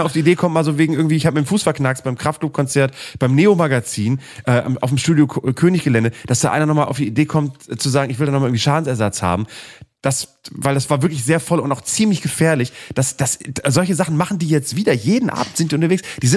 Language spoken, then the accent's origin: German; Bremen, Germany; Ich finde das Schöne an meiner Heimat Bremen-Fegesack, dass da immer ab und zu mal so einmal im Monat so eine Polizeimeldung aufploppt